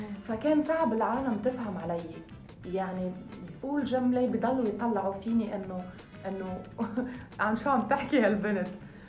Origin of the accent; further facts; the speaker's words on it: Algeria; كل اللي بيجي بقى اول شيء بس يشوفوني بيقولوا لي من وين، من لبنان. قال لهم لا انا مش لبنانيه، انا جزائريه. فهون صدمتهم بتجي، كيف جزائرية عم تحكي لبنانية؟ والله لأنه تعودت. هاي فرست. سكند، الأكسنت الجزائرية صعبة.